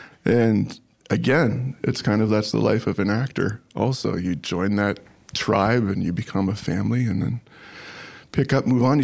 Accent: Indianapolis, Indiana, United States; born there; I was born in Indianapolis, Indiana, the year of our Lord, 1960.

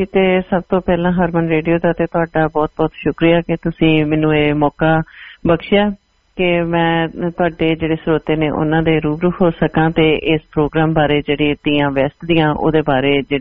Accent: Punjab, India; ਕਿਉਂਕਿ ਜਿਹੜੇ ਅਸੀਂ ਪੰਜਾਬ ਤੋਂ ਆਉਂਦੇ ਹਾਂ

